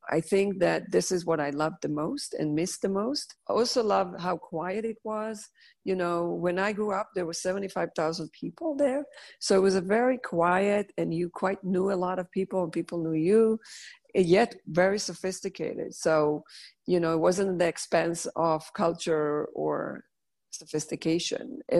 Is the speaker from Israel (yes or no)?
yes; Netanya, Central District, Israel; English is a second language; moved away as an adult; now in New York, United States; I am from Israel. I was born and raised in Israel. I came to New York in my 20s. I'm from a town called Netanya, which is basically a beach city. We lived on the, you know, beautiful homes overlooking the sea.